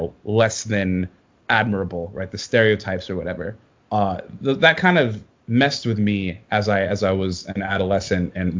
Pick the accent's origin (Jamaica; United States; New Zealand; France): Jamaica; And growing up in Jamaica in the 1960s, you know, it was a very robust, pretty well off society, actually, right?